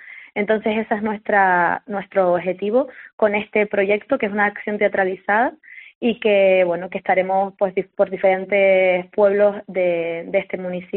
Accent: Tejina, Canary Islands, Spain; yo soy de Tejina, así que no hay ningún problema.

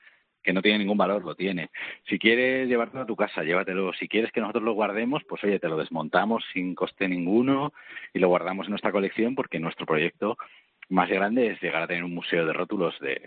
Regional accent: Madrid, Community of Madrid, Spain; Yo soy de Madrid.

